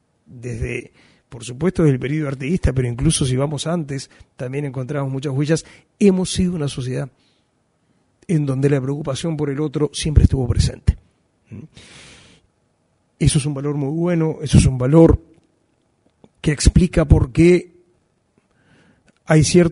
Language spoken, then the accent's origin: Spanish; Uruguay; lo que somos los uruguayos.